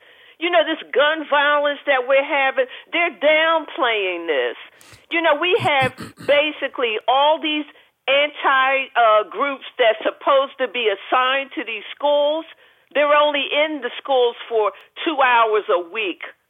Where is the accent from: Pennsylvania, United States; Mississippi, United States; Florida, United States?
Pennsylvania, United States; Philadelphia; You know, I grew up in North Philadelphia where they had major gang violence then.